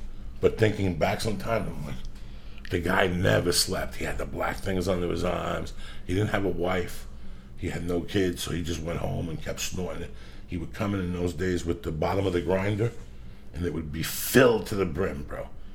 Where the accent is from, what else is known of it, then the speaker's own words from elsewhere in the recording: New Jersey, United States; There's not a day that doesn't pass that I don't think about growing up in Jersey. Like, I'm proud to grow up from fucking Jersey.